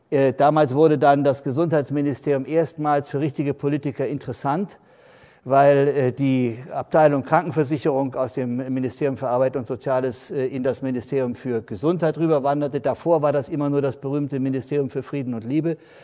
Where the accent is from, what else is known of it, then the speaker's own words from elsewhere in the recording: Germany; ich komme ja nicht aus dem Rheinland oder vom Ruhrgebiet, sondern nur von der Elbe.